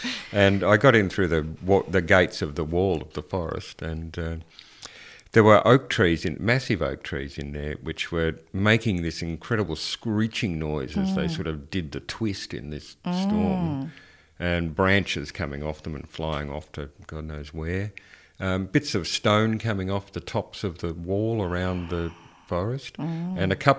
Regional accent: Australia; now in Europe; I'm an Australian. I'm used to storms and I'm not afraid of a pissy little European storm.

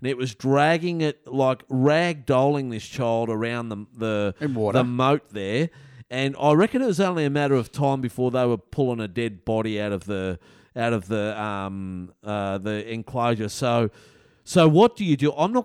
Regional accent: New South Wales, Australia; Well, you do know that I'm originally from New South Wales and NRL is my sport.

